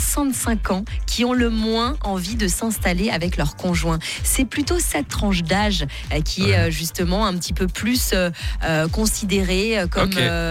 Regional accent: Switzerland; Et même chez nous en Suisse

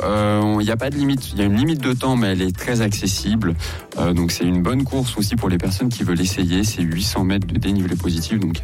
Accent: Sion, Valais, Switzerland; Bah moi je viens de Sion, donc j'aurai la surprise tout à l'heure

